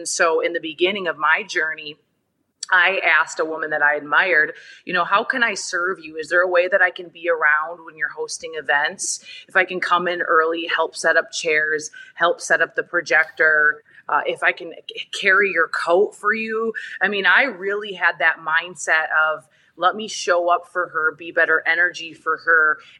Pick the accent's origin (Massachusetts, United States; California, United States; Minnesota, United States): Minnesota, United States; I'm from the Midwest. So I'm from Minnesota, and I was raised by a single mom, the youngest of three, and lots of hardship growing up.